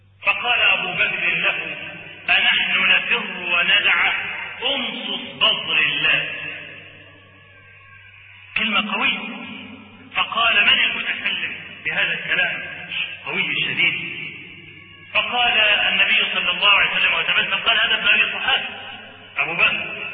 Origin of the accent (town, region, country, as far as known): Upper Egypt, Egypt